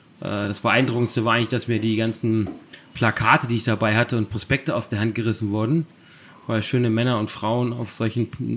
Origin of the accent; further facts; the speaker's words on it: Düsseldorf, North Rhine-Westphalia, Germany; Also ich bin ja Düsseldorfer.